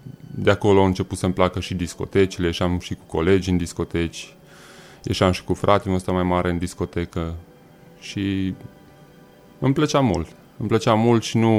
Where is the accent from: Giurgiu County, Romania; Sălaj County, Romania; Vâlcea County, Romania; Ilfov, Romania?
Sălaj County, Romania; Zalău; born there; M-am născut în Zalău.